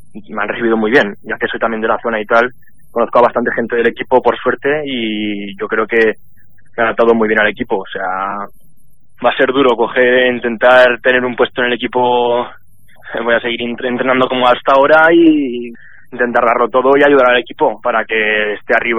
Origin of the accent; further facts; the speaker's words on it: Caspe, Aragon, Spain; ya que es un equipo de la zona, lo de mi pueblo y nada, pues me gustaría poder ascender al Caspe a tercera división